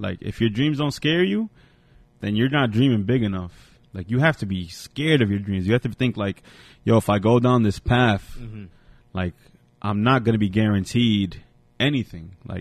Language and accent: English; Paterson, New Jersey, United States; And we're from